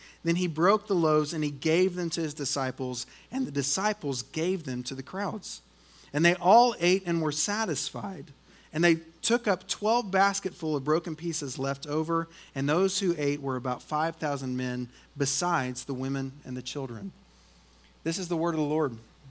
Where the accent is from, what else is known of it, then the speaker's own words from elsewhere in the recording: Tulsa, Oklahoma, United States; Now, man, I grew up in Tulsa, Oklahoma. And I know I always get judged for that in Texas for some reason.